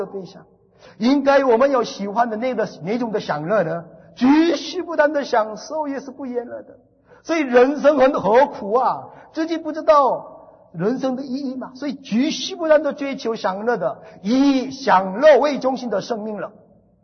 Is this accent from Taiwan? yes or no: yes; Taiwan; 在韩国人是吃狗肉，我们台湾人是冬天吃狗肉，没有关系的。